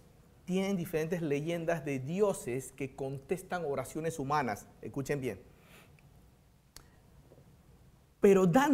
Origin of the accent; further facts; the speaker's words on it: China; en la cultura china, la que yo conozco, porque yo soy chino, se nota, ¿no?